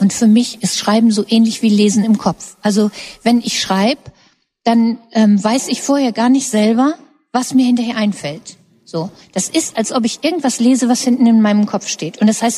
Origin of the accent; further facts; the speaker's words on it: Hamburg, Germany; also born or lived in England; Ich komme aus Hamburg. Ich habe mein ganzes Leben in Hamburg gelebt. Ich habe in England studiert, einen Teil meines Studiums, aber sonst war ich immer in Hamburg.